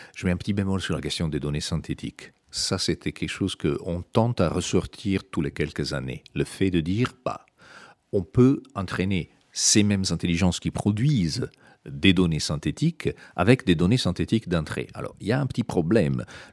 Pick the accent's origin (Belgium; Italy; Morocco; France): Italy; French is a second language; En même temps, en tant qu'Italien, je peux vous dire qu'il y en a eu de papes